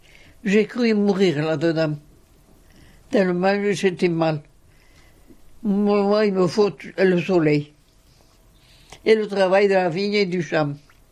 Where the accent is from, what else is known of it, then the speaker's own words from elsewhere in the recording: Bédarieux, Occitanie, France; born there; Je suis née à côté de Bédarieux.